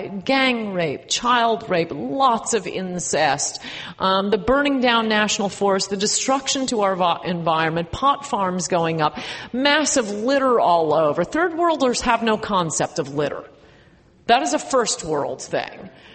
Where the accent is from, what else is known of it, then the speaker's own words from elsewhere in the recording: New Canaan, Connecticut, United States; In my hometown, a very WASPy, wealthy town, New Canaan, one I grew up